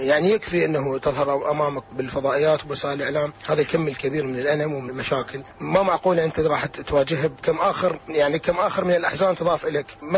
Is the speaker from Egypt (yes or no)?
no; Iraq; أو نكتة الناصرية تسمى عندنا بالعراق